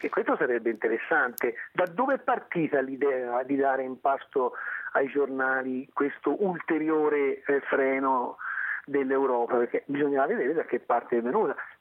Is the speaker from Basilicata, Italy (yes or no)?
no; Siena, Tuscany, Italy; quello che mi preoccupa da senese